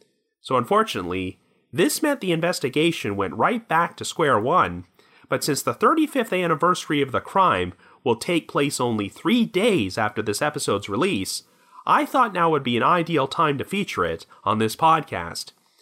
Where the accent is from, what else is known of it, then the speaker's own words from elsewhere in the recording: Canada; here in my home country of Canada.